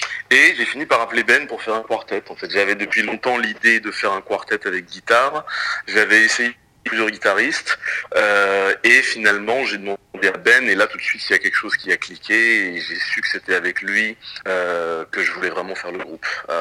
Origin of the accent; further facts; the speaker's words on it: Paris, Île-de-France, France; j'ai grandi à Paris, donc je l'ai entendu plein de fois